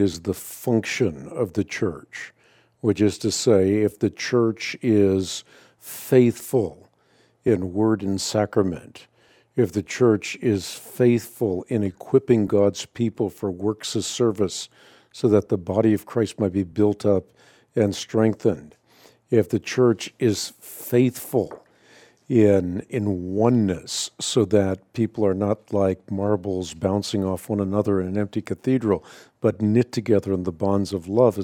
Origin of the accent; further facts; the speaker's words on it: Netherlands; I grew up in Holland. I was part of what was called the Reformeerde Kerk when I was a child.